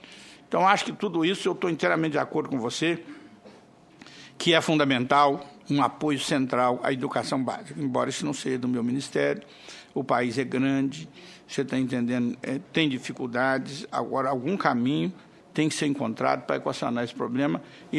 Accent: Minas Gerais, Brazil; born there; Lá no interior de Minas, onde eu nasci, não tinha morango.

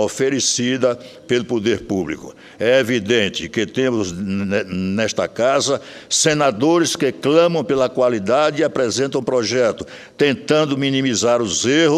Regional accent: Feira de Santana, Bahia, Brazil; Entrei na política como vereador na minha cidade natal, Feira de Santana, Bahia.

